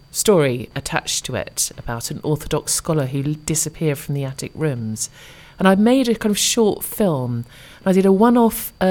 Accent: Southend-on-Sea, East of England, United Kingdom; also born or lived in London; But I actually, I grew up in the Southend area

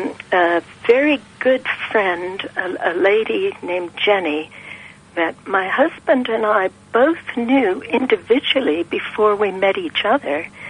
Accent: Detroit, Michigan, United States; moved away; I'm from Detroit

